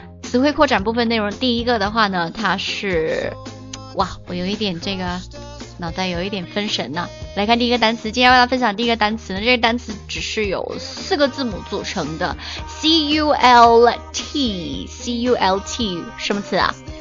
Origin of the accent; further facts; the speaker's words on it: China; 我觉得真的是作为一个中国人我超骄傲的，我们中国就是一个家长制的一个社会